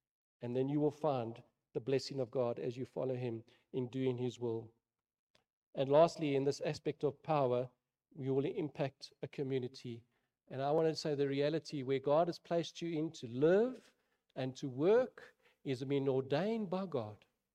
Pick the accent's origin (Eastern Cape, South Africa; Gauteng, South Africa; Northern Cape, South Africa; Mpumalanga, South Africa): Gauteng, South Africa; Germiston; I grew up in Germiston.